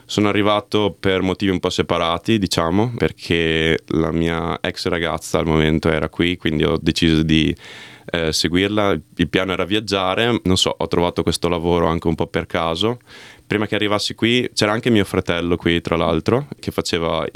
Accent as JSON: {"language": "Italian", "town": "Cerea", "region": "Veneto", "country": "Italy", "lives_now": "Australia", "said": "Io ho 28 anni, vengo da Cerea, un paese in provincia di Verona, nella bassa veronese, quella che chiamiamo noi, quindi Veneto."}